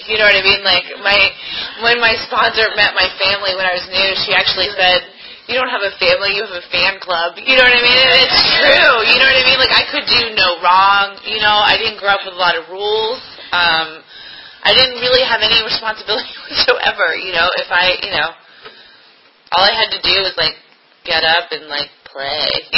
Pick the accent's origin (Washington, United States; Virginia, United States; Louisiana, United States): Virginia, United States; Arlington; And I grew up in Virginia. I grew up in Arlington, Virginia, and I had a really great family.